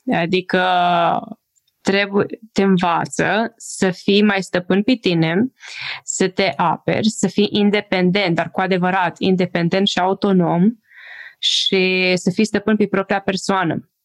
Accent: Romania; moved away; lucrurile astea mie, sincer, mi-e dor, pentru că fac parte din fibra ta ca român.

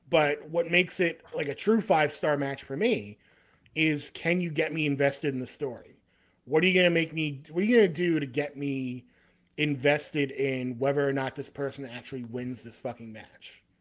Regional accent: Staten Island, New York, United States; Yeah, we're both from Staten Island.

